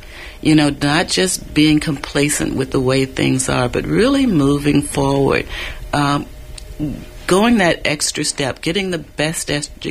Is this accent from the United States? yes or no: yes; the South, United States; because I grew up in the South also. And it was segregated at the time. And I went to all black schools.